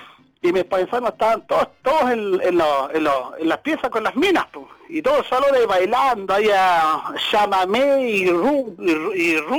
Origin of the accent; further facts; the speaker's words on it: Santiago, Santiago Metropolitan Region, Chile; soy de Santiago, la capital.